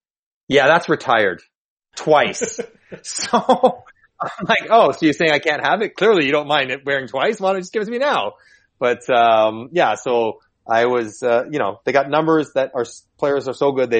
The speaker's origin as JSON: {"language": "English", "town": "Toronto", "region": "Ontario", "country": "Canada", "tie": "born or raised there", "said": "I live in Toronto. I grew up in Toronto."}